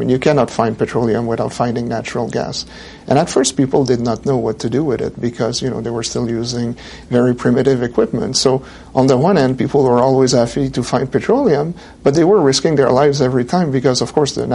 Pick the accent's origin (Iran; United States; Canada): Canada; Quebec; I mean, I'm from Quebec, which is just across the border from Vermont and New Hampshire.